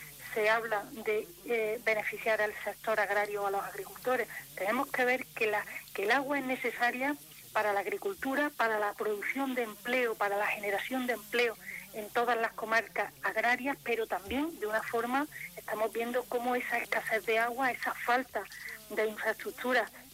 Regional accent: Andalusia, Spain; y además los más beneficiados somos los andaluces y en concreto pues nuestra provincia

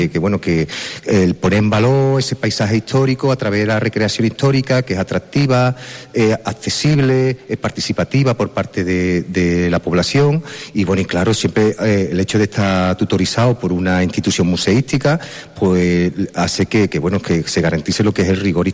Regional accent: Gilena, Andalusia, Spain; en mi época de estudiante, cuando yo estudiaba en Sevilla, yo decía, ¿de dónde eres? Y decía, de Gilena. Y me decían, ¿de Guillena? De Gerena, digo, vamos a ver. De Gilena, tenía que decir, entre Estepa y Osuna.

